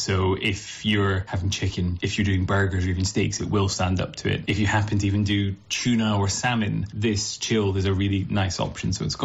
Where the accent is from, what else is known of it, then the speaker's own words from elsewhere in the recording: Scotland, United Kingdom; the fact that I'm Scottish